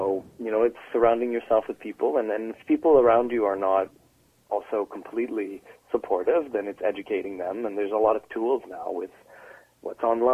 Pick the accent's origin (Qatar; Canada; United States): Canada; Also, I'm Canadian. I love Canada.